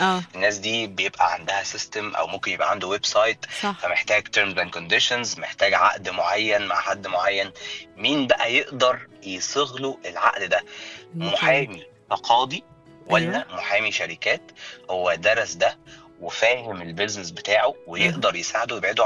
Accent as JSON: {"language": "Arabic", "country": "Egypt", "said": "لان احنا عندنا في مصر احنا في وقت من الاوقات ممكن يطلع قرار"}